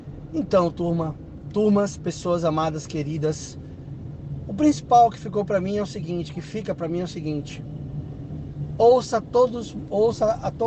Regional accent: Manaus, Amazonas, Brazil; meus amigos de infância, meus amigos de bairro, onde eu me criei lá em Manaus

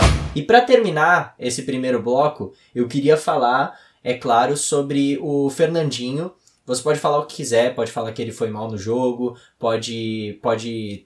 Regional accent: Brazil; Eu sou brasileiro com muito orgulho e com muito amor

